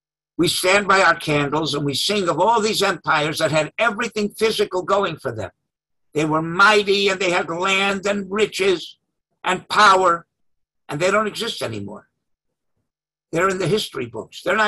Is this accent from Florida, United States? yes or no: yes; Miami, Florida, United States; So I grew up in Miami. I never saw a Gadol b'Yisrael. They didn't exist in Miami.